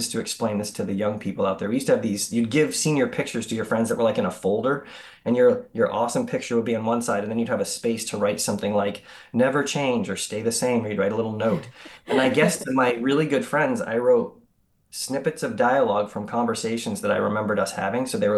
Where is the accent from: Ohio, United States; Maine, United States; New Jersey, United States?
Maine, United States; Presque Isle; also born or lived in Massachusetts; I was a hockey player when I lived in Massachusetts, because hockey was such a big deal. And when we moved to Northern Maine, hockey wasn't really the sport in Northe